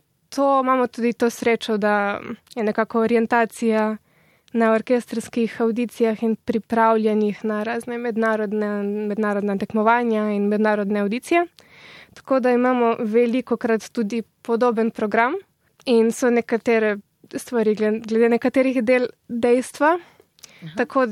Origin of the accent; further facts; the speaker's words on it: Littoral, Slovenia; Malo imam srečo, da sem Primorka in sem v bližini Trsta